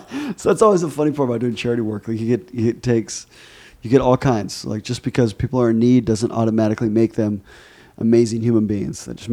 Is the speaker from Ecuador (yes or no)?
yes; Ecuador; now in United States; So longtime listeners might know that I was raised in Ecuador. That was where I spent most of my childhood.